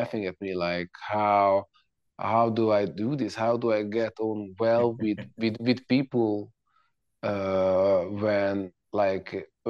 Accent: Budapest, Hungary; English is a second language; Growing up in Budapest, in Central Eastern Europe, but it's culturally it's Eastern Europe.

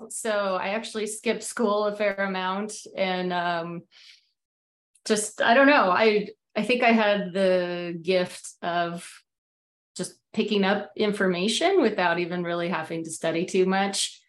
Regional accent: Colorado Springs, Colorado, United States; now in Seattle, United States; Yep. Yep. In Colorado Springs.

